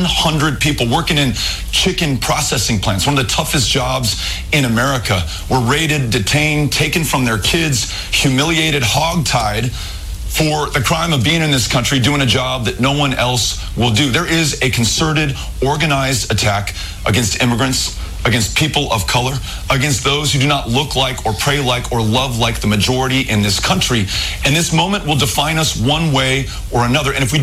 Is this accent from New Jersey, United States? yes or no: no; El Paso, Texas, United States; drove more than 600 miles to my hometown and killed 22 people in my community with a weapon of war